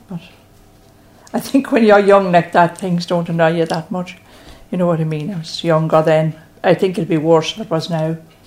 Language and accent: English; County Cavan, Ireland; I grew up in between Ballyconnell and Beltorbet.